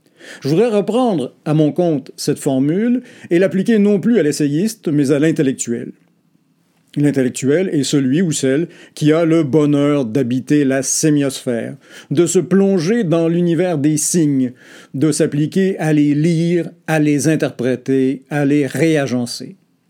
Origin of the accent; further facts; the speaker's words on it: Quebec, Canada; je suis québécois.